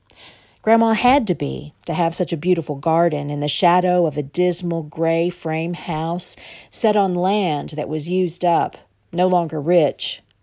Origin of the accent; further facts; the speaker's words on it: Flatwoods, Kentucky, United States; I'm from Flatwoods, Kentucky